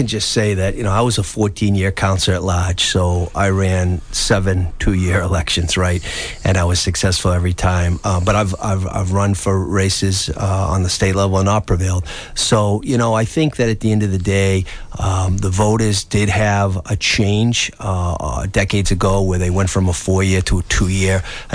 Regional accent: Brockton, Massachusetts, United States; My title is mayor, but … from Brockton.

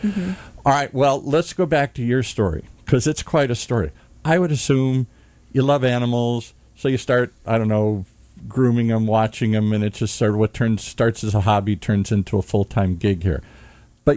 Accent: Michigan, United States; I grew up in Michigan.

